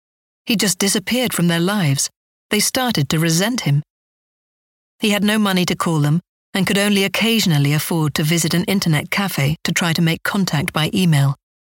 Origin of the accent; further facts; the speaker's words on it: London, United Kingdom; accent: South London; I grew up in South London. I have a South London attitude, I'm a bit loose with my tongue and language.